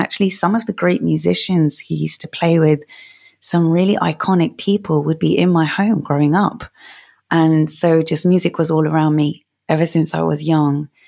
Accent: London, United Kingdom; I'm from London. It's really sunny there and I just spend a lot of time outside. That's all it is. My grandparents are from the north of India. My parents were actually born in Kenya and Uganda.

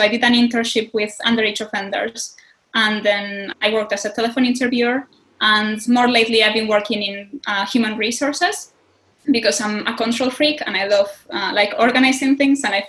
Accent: Spain; English is a second language; now in United Kingdom; So I'm from Spain, but right now I'm living in the UK. If my accent is too strong, I apologize. English is my second language, so that's probably why.

